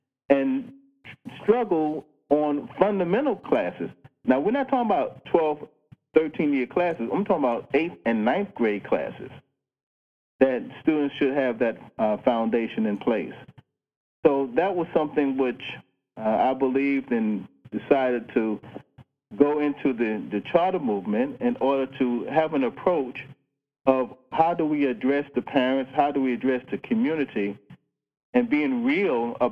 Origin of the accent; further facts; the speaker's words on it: New York, United States; Well, I grew up in New York.